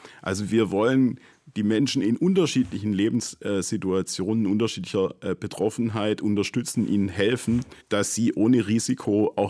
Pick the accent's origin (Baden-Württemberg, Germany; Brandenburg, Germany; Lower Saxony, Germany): Baden-Württemberg, Germany; ich komme ja aus Baden-Württemberg, aus einem Automobilland.